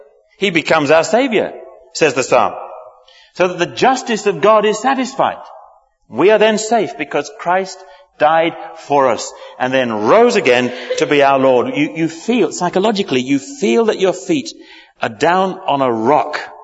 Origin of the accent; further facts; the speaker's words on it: London, United Kingdom; I'm not regularly from London. I can't really stand the place. I have to come here from time to time. I feel I need a bath when I go home. I was brought up here, and I'm glad to have escaped.